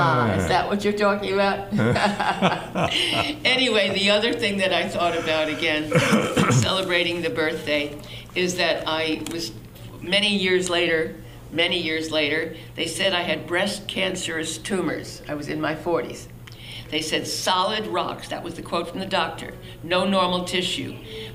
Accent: New York, United States; I was brought up in Long Island, okay?

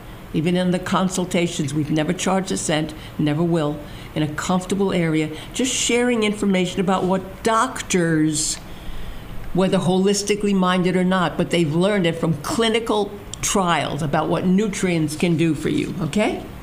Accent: New York, United States; accent: Jewish; also born or lived in Brooklyn; Because I was born in Brooklyn, brought up, in Long Island and New York.

